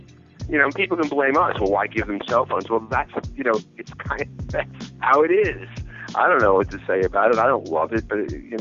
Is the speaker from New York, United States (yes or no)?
yes; New York City, New York, United States; but I grew up in New York City in a relatively, you know, nice area, you know, Staten Island and stuff.